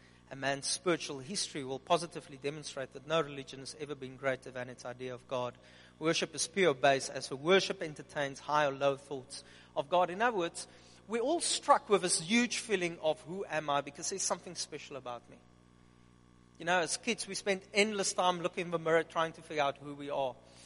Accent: Upington, Northern Cape, South Africa; I'm from Upington. Let me tell you, don't romanticize it.

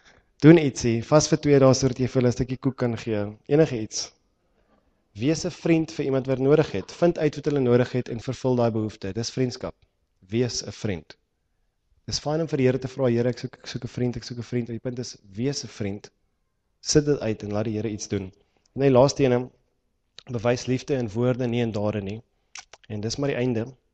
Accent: Pretoria, Gauteng, South Africa; also born or lived in Johannesburg; now in Cape Town, South Africa; Nou die Kaap is 'n weird plek. Ek kom uit Pretoria uit en Johannesburg uit vir lang jare.

